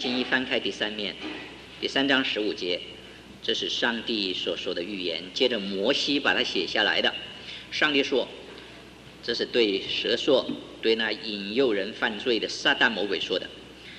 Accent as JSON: {"language": "Chinese", "country": "China", "said": "所以我们中国人有句话说，今天脱了鞋和袜"}